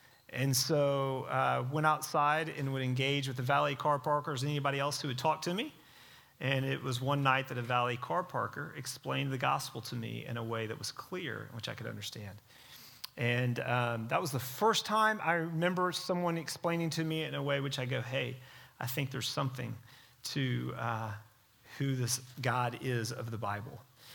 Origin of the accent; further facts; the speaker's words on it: Dallas, Texas, United States; I grew up here in Dallas, Texas.